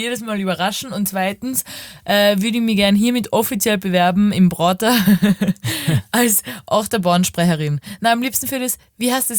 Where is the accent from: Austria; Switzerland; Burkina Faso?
Austria; Carinthia; accent: Carinthian; Und die hat auch gesagt, mit meinem sympathischen Kärntner Dialekt